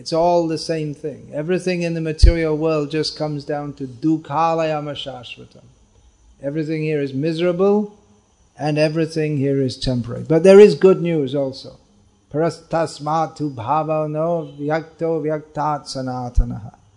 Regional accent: England, United Kingdom; I'm from England, and English people never like American English or Indian English. For that matter, we, from the south of England, we don't like Lancashire English or Geordie English, or a bit of snobbishness there.

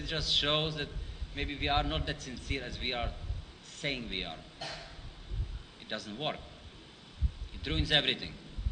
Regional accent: India; I'm sorry, I'm from India, and we are riding the car on the other side

